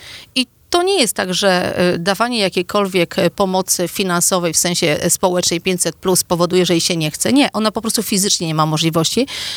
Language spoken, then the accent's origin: Polish; Dolice, West Pomeranian Voivodeship, Poland; Ja sama wywodzę się z obszaru popegeerowskiego, tak? Ja wywodzę się ze wsi, z Dolic.